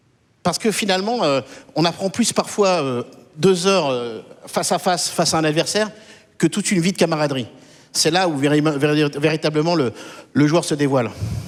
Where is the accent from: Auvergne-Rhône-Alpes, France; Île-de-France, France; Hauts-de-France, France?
Île-de-France, France; Évry; Je viens d'Evry.